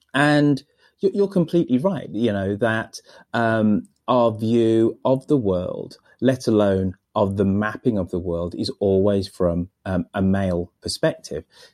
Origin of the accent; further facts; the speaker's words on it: United Kingdom; now in United States; living, being British and then living in the United States